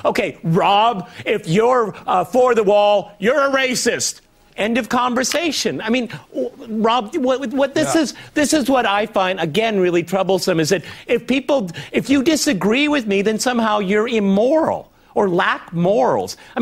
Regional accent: Midwest, United States; Well, you know, I come from the Midwest.

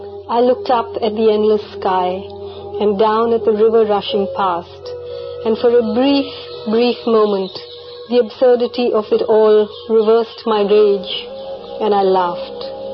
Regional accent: Aymanam, Kerala, India; I grew up in Imanam on the banks of the Meenachal.

